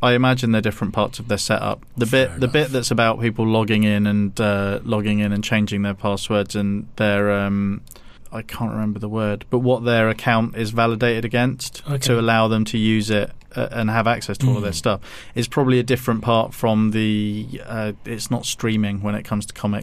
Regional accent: England, United Kingdom; It was a good period to be growing up in England as a comic person.

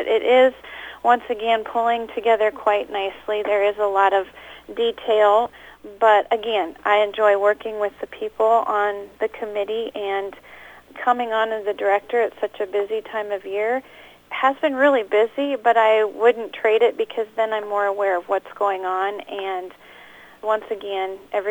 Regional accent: Kalona, United States; Actually, I grew up in the Kelowna area and graduated from Iowa Mennonite High School and left to go to college.

